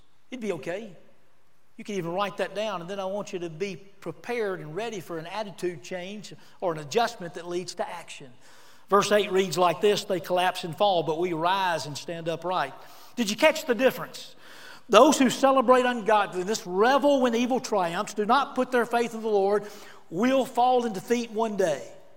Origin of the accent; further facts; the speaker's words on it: Auburn, Alabama, United States; I love living in Auburn, Alabama. Lee County, Alabama. I love living right here. And I tell you, go around and tell people I'm from Auburn.